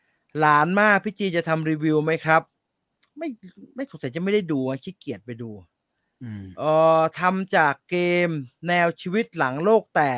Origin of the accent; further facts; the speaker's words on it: Chiang Mai, Thailand; คนเล่นผมมาจากเชียงใหม่ผมเพิ่งรู้ตอนเมื่อก่อนอยู่เชียงใหม่ก็เล่นเสร็จตอนเย็นๆนั่นแหละ